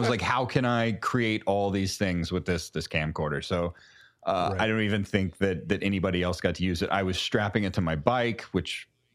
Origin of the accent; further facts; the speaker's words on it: Missouri, United States; now in New York, United States; Born and raised in the rolling cornfields of Missouri.